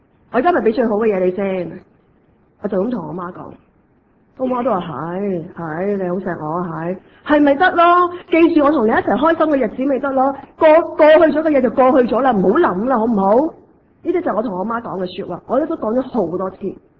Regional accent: China; 我中國人嚟㗎

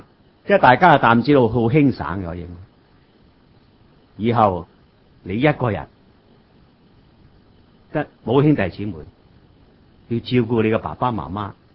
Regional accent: Hong Kong; 我哋广东人或者香港人

